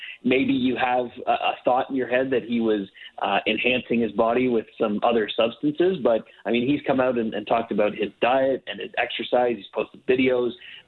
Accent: Canada; and I'm a Canadian writer

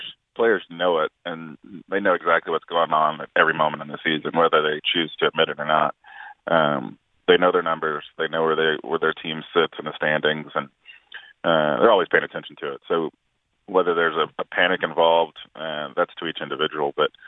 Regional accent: Arlington, United States; I grew up in Arlington, so we've gotten back home and done some things back in Arlington

